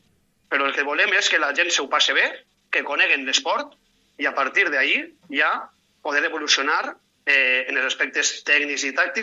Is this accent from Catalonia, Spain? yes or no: no; Vila-real, Valencian Community, Spain; soc de Vila-real, soc del poble